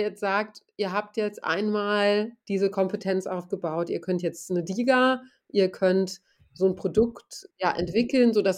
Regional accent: Göttingen, Lower Saxony, Germany; ich komme aus Göttingen

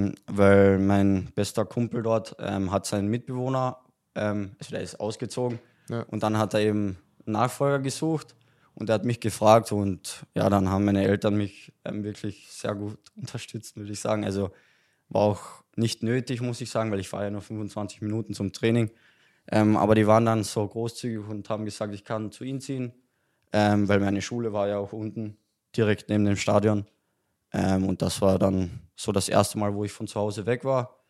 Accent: Feldkirchen, Carinthia, Austria; also born or lived in Villach; Nee, ich komme ja aus Feldkirchen. Also ja? Ich bin da aufgewachsen. Da ist das Elternhaus von mir.

